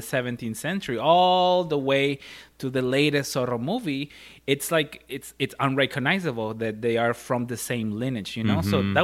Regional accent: Ciudad Juárez, Chihuahua, Mexico; Dude, when we were growing up in Juarez, in the hallway of our house, my dad put wood panels with like little landscapes engraved on them.

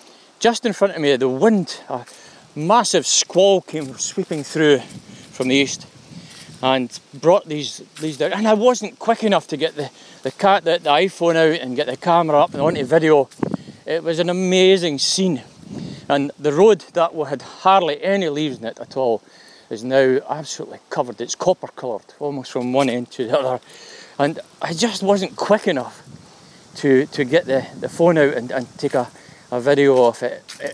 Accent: Bathgate, Scotland, United Kingdom; the hidden treasures of my hometown, my home area. Being a Bathgate bairn, it's a bit shameful that I have neglected this particular duty.

